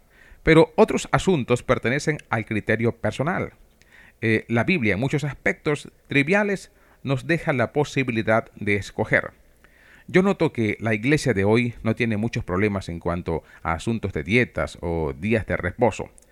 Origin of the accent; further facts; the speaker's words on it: Trujillo, Venezuela; venía un predicador norteamericano a predicar en mi pueblo de Trujillo, Venezuela, de donde soy oriundo.